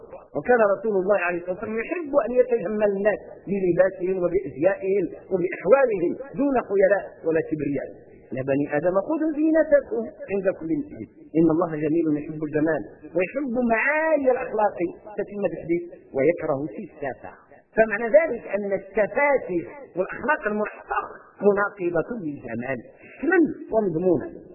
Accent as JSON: {"language": "Arabic", "country": "Morocco", "said": "عندنا في المغرب قصة مع القرآن"}